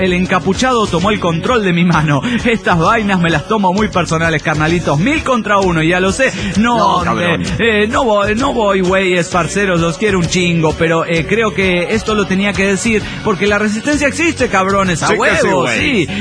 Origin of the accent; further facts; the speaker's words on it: Campeche, Mexico; de Campeche, México, y tengo miedo